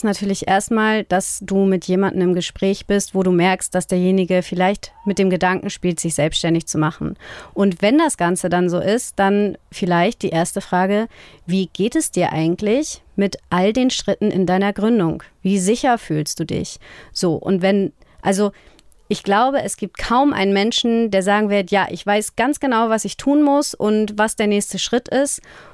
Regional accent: Schleswig-Holstein, Germany; also born or lived in Langenhorn; now in Flensburg, Germany; Ganz ursprünglich komme ich sogar aus Dithmarschen.

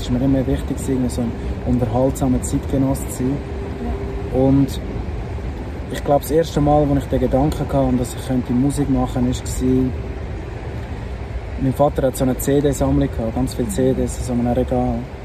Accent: Rapperswil, St. Gallen, Switzerland; Ich bin Musiker und ich komme aus Rapperswil am Zürichsee. Ich habe nicht wirklich so ein emotionales Zuhause. Ich bin weder so Zürcher am Zürichsee noch St. Galler

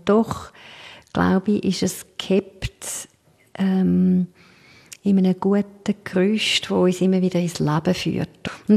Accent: Switzerland; Oder wir als Schweizer

